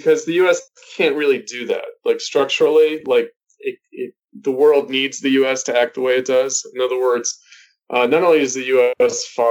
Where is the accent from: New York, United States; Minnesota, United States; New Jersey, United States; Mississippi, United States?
New York, United States; you know, I'm from New York, so it's like, you know, it's a little bit of a joke.